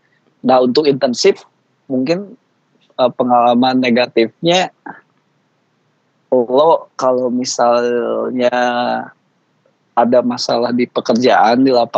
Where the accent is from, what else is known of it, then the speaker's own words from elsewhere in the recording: Indonesia; gue sebagai orang Southeast, orang Indonesia